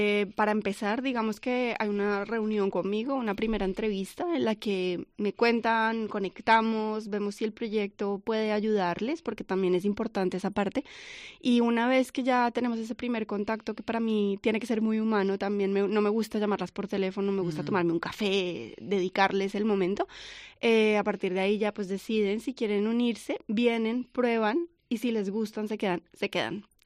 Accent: Colombia; also born or lived in Madrid; now in Cantabria, Spain; Colombiana, pero llevo en Cantabria 5 años y a España llegué, pero no llevo 25.

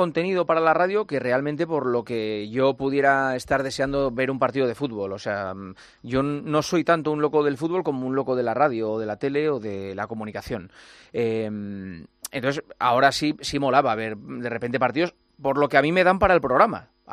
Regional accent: Spain; soy como cualquier español medio, que no va a salir de España

